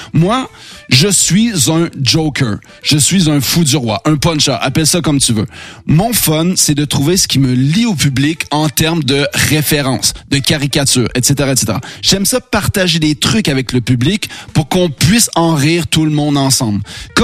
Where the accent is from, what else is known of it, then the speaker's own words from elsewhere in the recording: Canada; Je suis canadien, j'ai le droit de la faire celle-là.